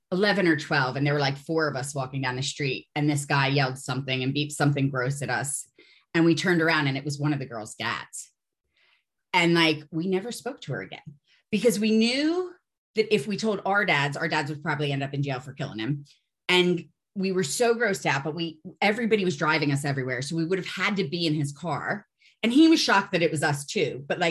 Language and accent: English; Philadelphia, Pennsylvania, United States; moved away; I grew up quite poor in Philly. And when you're here, everybody thinks that you're richer and smarter and more cultured than you actually are because you're an expat.